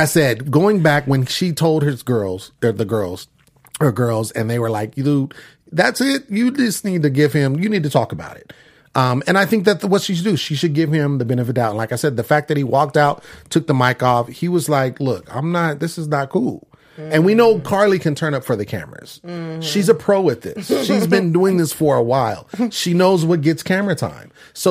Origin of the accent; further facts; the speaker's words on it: California, United States; I'm from Northern California.